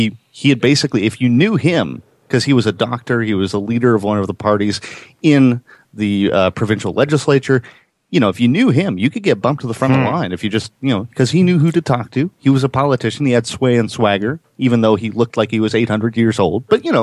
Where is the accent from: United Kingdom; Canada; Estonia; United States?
Canada; Saskatoon, Saskatchewan; Well, we're from Saskatoon, Saskatchewan.